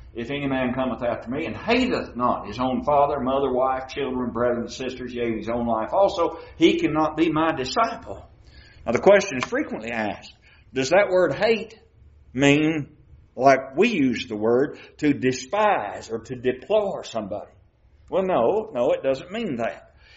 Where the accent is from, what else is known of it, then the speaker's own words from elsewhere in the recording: Kentucky, United States; I knew a young lady as I was growing up in Kentucky